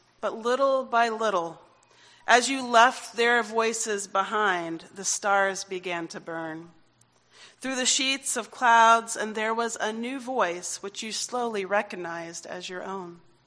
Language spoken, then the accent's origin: English; South Carolina, United States; Somehow, I grew up in South Carolina, and I'm not really a country music fan